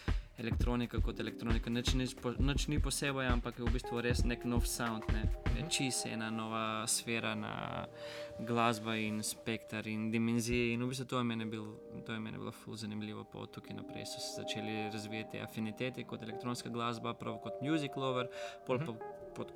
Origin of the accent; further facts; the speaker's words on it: North Macedonia; Slovenian is a second language; kot študent na veterinarni medicini, kot Makedonec v Bulgariji